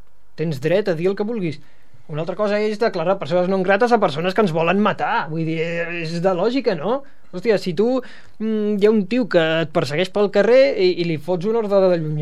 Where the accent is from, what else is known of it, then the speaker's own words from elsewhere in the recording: Sant Feliu, Catalonia, Spain; n'enorgulleixo molt del meu poble i em compraré la mascota de Sant Feliu